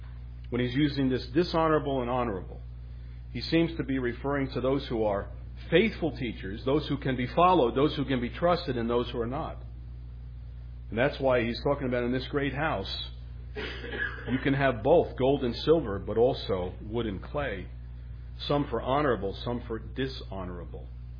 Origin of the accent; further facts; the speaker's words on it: New York, United States; Being a New Yorker, it's New York humor